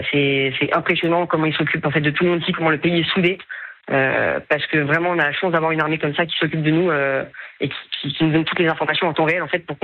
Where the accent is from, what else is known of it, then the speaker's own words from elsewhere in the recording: Paris, Île-de-France, France; Je suis parisien, oui, j'habite à Paris.